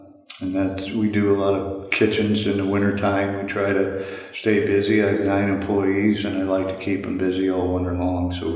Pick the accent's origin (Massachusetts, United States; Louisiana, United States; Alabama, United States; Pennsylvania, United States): Pennsylvania, United States; Kane; I was born in Kane. My family's from Kane. … from Kane who has a big family and a farm in Wetmore. So I was born here.